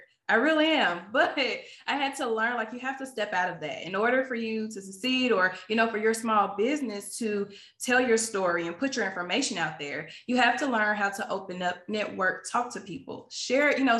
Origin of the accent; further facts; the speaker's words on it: Chicago, Illinois, United States; I'm originally from Chicago, but I went to college in Jackson, Mississippi.